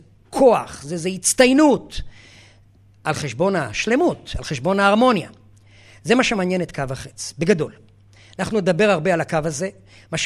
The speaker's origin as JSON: {"language": "Hebrew", "town": "Haifa", "region": "Haifa District", "country": "Israel", "tie": "born or raised there", "said": "אני נולדתי פה בחיפה, ואני גם גדלתי פה."}